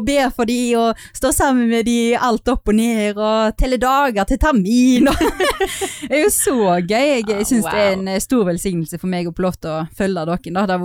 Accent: Skånevik, Vestland, Norway; Jeg kommer fra Skånevik, så jeg er bittelite bygd nær i Sunnhordland. Eller jeg vet ikke om det heter Hordland lenger, Sunnvestland eller noe sånt. Og det er liksom sånn veldig forbundet med Bergen da.

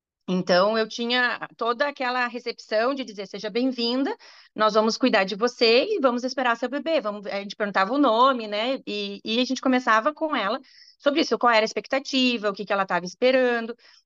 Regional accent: Rio Grande do Sul, Brazil; now in Campinas, Brazil; Eu sou gaúcha, mas mudei para Campinas em 2007

